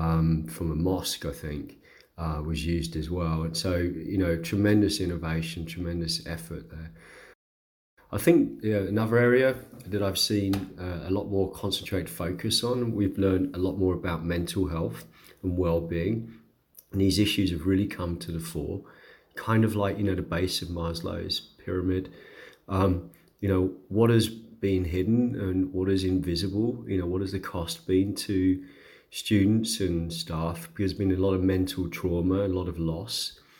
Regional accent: United Kingdom; now in Austria; I'm a British international education consultant based in Austria, Europe

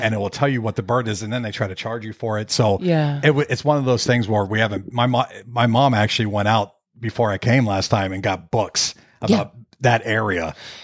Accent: Florida, United States; growing up in Florida, a lot of the trails and stuff, you would go on bird watching

